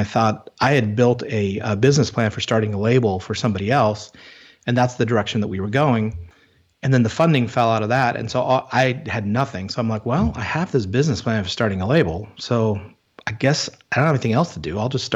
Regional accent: South Africa; I think actually growing up in South Africa helped me

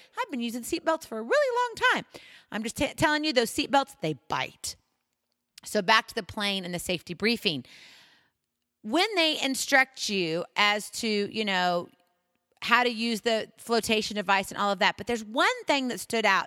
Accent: Hawaii, United States; I mean, I'm from Hawaii, so flying over the ocean, no big deal.

